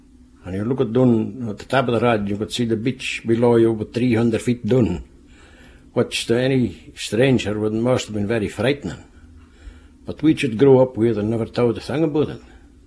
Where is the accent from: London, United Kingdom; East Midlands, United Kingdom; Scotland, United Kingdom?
Scotland, United Kingdom; Fetlar; I was born and brought up in Fetlar. And that was counted as the Gairdine of Shetland for the rich soil that was in it.